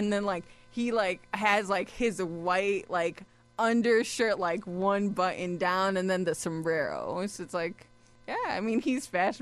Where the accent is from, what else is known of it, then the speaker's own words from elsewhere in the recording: Chicago, Illinois, United States; I am from kind of close to Indiana, the Indiana border, but I'm still Chicago.